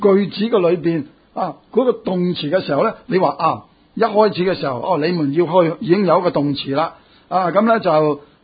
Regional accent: Hong Kong; 或者我哋香港人容易睇得黑社会片多啲呢，就容易了解。

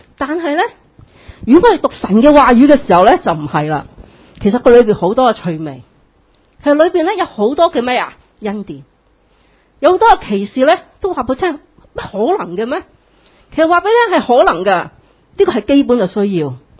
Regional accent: China; 咁食呢样嘢呢我哋中国人最叻㗎啦

